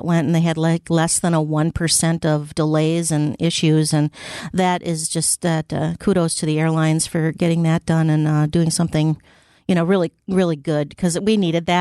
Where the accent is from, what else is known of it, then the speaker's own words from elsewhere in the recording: West Bend, Wisconsin, United States; Yeah, I was born in West Bend, actually. So I grew up in this kind of this area.